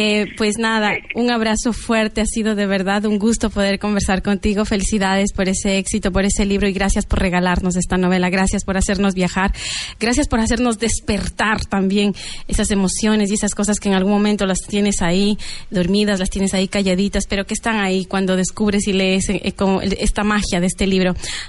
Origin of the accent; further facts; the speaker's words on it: Ecuador; Así es, soy ecuatoriana, sí. Soy ecuatoriana.